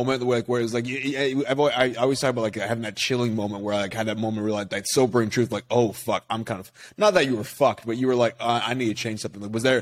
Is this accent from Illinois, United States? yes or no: no; Sacramento, California, United States; Even though I'm from Sacramento too?